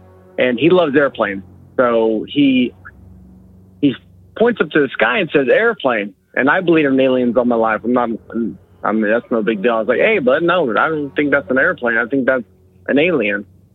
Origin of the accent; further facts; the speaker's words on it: LaBelle, Florida, United States; I'm from LaBelle, Florida. It's central Florida, way south, but central at the same time.